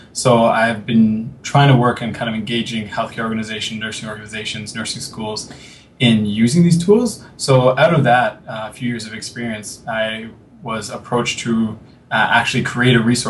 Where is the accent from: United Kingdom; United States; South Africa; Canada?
Canada; because I'm from Canada, but I'm sure this is probably very similar in the States